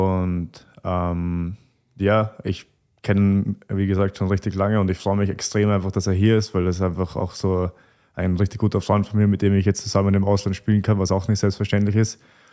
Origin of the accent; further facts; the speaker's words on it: Vienna, Austria; now in Potsdam, Germany; ich komme ja aus Wien und Wien ist eine richtig schöne Stadt mit richtig viel History und Kultur einfach